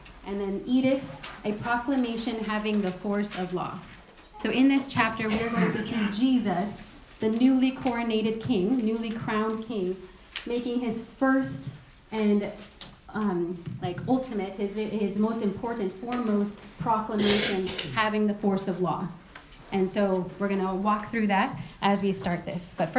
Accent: United States; though, growing up as an American, I grew up knowing very little of the respect due to a monarch or any leader

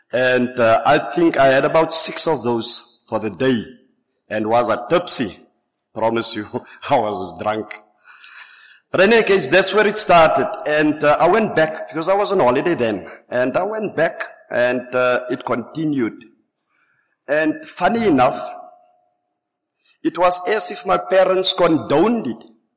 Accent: Port Elizabeth, Eastern Cape, South Africa; You know, I need to confess that it was in this very province, I'm from Port Elizabeth, it was in this very province in Johannesburg where I had my first drink.

